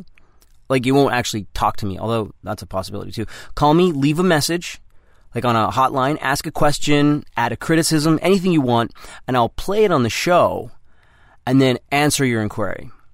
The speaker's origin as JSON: {"language": "English", "country": "Canada", "tie": "born or raised there", "said": "Now, I grew up in Canada, so I have this aversion to cold temperatures"}